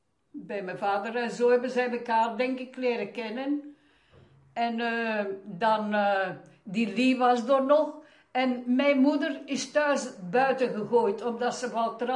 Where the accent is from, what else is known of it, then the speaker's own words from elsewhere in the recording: Aalst, East Flanders, Belgium; ik heb dus altijd als kind in Aalst gewoond, hè. Ja. Met mijn ouders en mijn broer en met een meid.